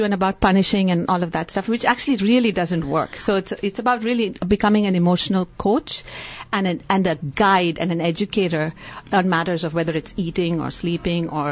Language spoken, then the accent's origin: English; India; it's very hard as an Indian, especially as an Indian parent, to remove from this whole.